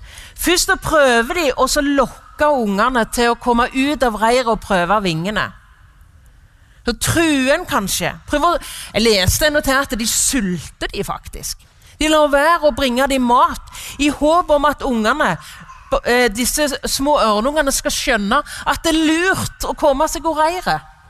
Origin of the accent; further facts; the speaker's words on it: Varhaug, Rogaland, Norway; born there; Jeg er født på Varhaug, så jeg har greia på vind.